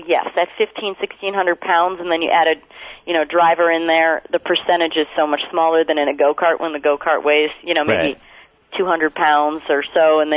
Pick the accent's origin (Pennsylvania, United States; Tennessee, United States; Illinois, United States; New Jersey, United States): Illinois, United States; Roscoe; I am just … from Roscoe, Illinois, and these people don't know who I am at all.